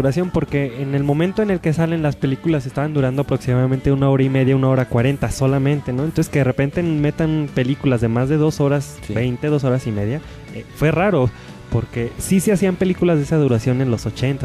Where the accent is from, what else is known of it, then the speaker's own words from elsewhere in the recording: Mexico; Como buen mexicano que no leemos y vemos películas.